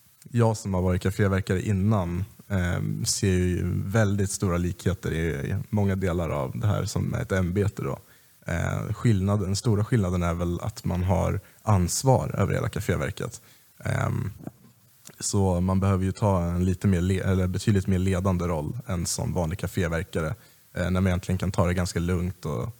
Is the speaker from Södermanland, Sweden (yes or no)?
yes; Vingåker, Södermanland, Sweden; Om det är någon som vet vad Vingåker är så är det Propster, men de flesta har ingen aning. Det är i alla fall en liten håla i Sörmland. Så att komma hit till Uppsala och läsa juridik var ju som att komma till värsta storstan.